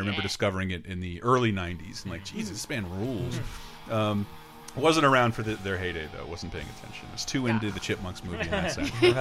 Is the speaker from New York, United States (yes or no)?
no; Florida, United States; I'm from Florida. This is the soundtrack to Rednecks.